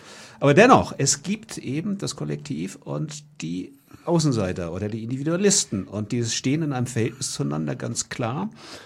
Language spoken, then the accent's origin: German; Kiel, Schleswig-Holstein, Germany; Ich war unlängst in meiner Heimatstadt Kiel.